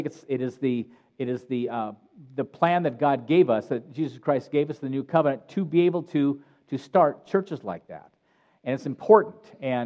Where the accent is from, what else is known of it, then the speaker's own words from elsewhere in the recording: Haifa, Haifa District, Israel; We are from Haifa.